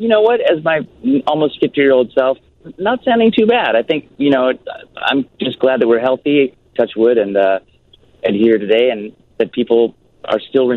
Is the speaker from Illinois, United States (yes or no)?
yes; Glenview, Illinois, United States; also born or lived in Lake Forest; You know, I grew up in Glenview and Lake Forest for quite a bit of my childhood, and my dad lived in Chicago proper for quite a long time.